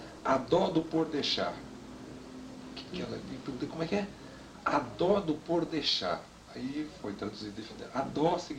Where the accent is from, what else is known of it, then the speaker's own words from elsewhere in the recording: São Paulo, Brazil; born there; Eu sou nascido aqui em São Paulo, conheço Minas, a terra do meu pai, Pouso Alegre, de passar férias lá.